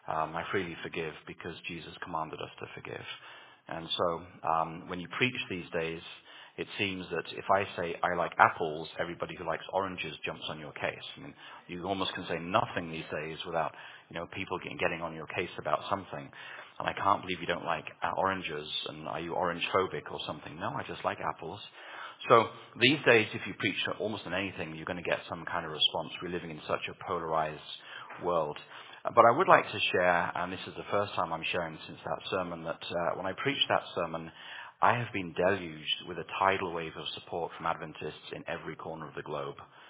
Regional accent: England, United Kingdom; I grew up in England

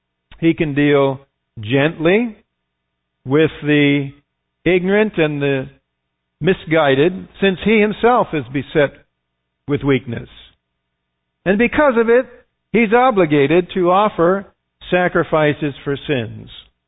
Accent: United States; born there; I've lived in the United States all my life. I was born in the United States.

